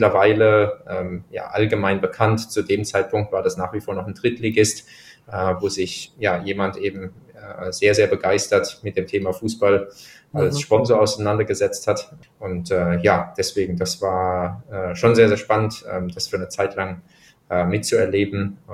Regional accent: Speyer, Rhineland-Palatinate, Germany; Ich bin in Speyer aufgewachsen, 50, so ungefähr 100 Kilometer von südlich von Frankfurt. Sohn eines Chemikers, Mutter einer Musikerin.

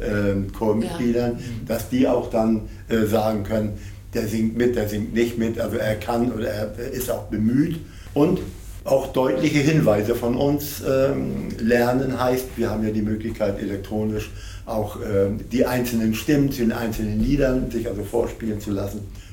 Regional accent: Lübeck, Schleswig-Holstein, Germany; born there; Lübeck, wo ich geboren bin.

